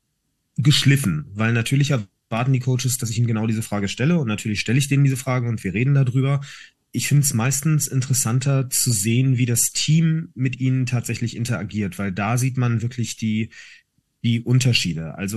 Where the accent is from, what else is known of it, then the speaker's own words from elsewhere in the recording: Hesse, Germany; ich bin Hesse.